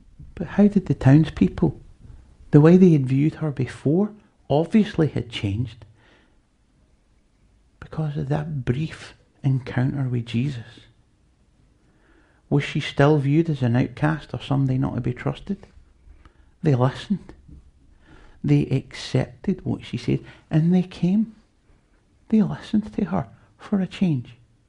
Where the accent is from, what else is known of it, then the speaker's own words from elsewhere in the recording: Glasgow, Scotland, United Kingdom; it's because I'm from Glasgow